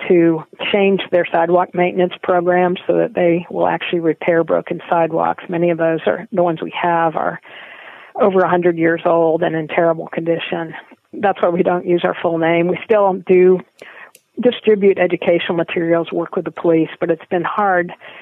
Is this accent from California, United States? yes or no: yes; California, United States; I come from California where people did respect pedestrians in the crosswalks, and I just thought, Georgia's got a lot of dumb drivers.